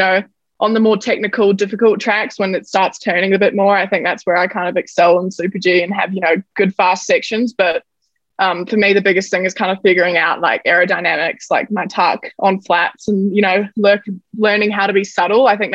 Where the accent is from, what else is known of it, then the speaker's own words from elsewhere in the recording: New Zealand; when I was growing up in New Zealand.